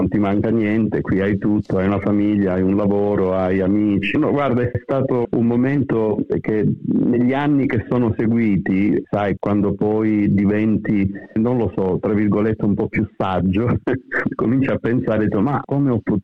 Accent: Palermo, Sicily, Italy; born there; Io sono nato a Palermo perché la mia famiglia, da parte di mia madre, erano tutti palermitani, da parte di mio padre erano tutti misseni di Caltanissetta.

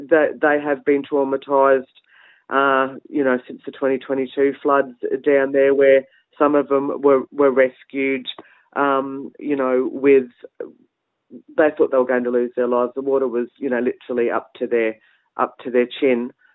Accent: Australia; now in Labrador, Australia; Hi, I'm my mob's Githabul, Bundjalung, so neighbouring mob of the Gold Coast, Yugambeh language speaking people. So just at the back of Bow Desert, and I live on the northerly side of the Gold Coast in Labrador currently.

